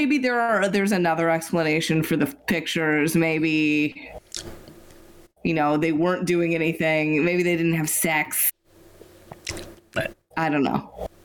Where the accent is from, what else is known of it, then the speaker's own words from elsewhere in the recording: Canada; I feel like we've lived this dance before as Canadian, as Blue Jays and Raptors fans.